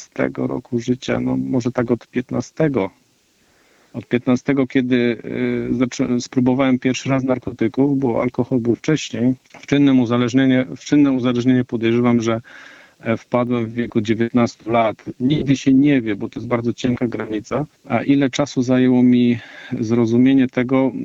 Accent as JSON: {"language": "Polish", "town": "Bestwina", "region": "Silesian Voivodeship", "country": "Poland", "said": "Pochodzę z południa Polski, z małej wioski na Podbeskidziu, koło Bielska-Białej. Nazywa się ta miejscowość Bestwina."}